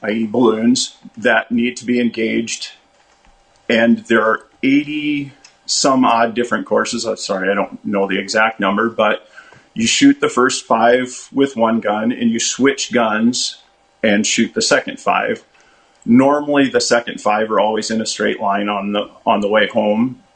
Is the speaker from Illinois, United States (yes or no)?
no; Wessington Springs, South Dakota, United States; I'm from Wessington Springs, South Dakota, a rancher born and raised here.